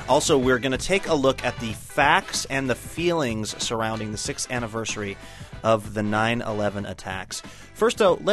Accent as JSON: {"language": "English", "town": "Seattle", "region": "Washington", "country": "United States", "said": "All right, I'm from Seattle, I'm sorry."}